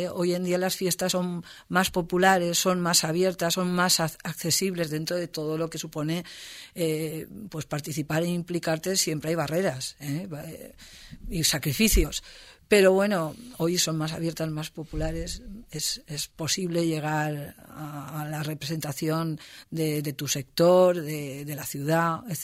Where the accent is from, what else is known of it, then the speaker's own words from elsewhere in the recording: Castellón de la Plana, Valencian Community, Spain; yo soy de Castellón y cuando la oportunidad, mi oportunidad era poder estudiar. Y entonces en Castellón no había universidad.